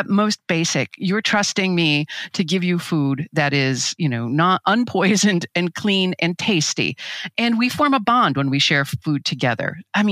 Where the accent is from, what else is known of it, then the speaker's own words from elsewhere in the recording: Midwest, United States; based in Milwaukee and Chicago, which is, I'm a Midwesterner